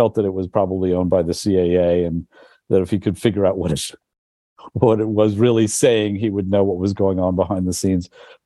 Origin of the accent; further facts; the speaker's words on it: New York, United States; But growing up in the Village, it was a much more of a community. It was much more middle class.